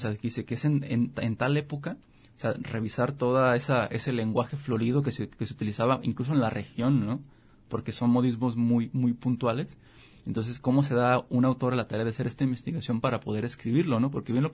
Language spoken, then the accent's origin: Spanish; Mexico; más como mexicanos, que es un autor pues nacional